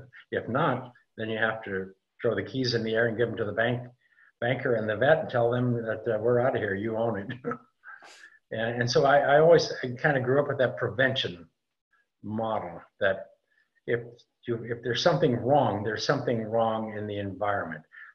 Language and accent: English; Montana, United States; I grew up in Montana and in kind of a rural area, and spent a lot of time in the pasture chasing cows